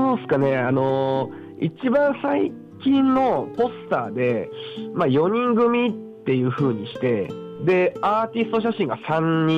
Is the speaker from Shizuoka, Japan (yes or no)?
yes; Shizuoka, Japan; moved away as an adult; now in Aichi, Japan; まあ、僕もともと静岡県出身なんですけれども、で大学行くのをきっかけに、まあ、愛知に来まして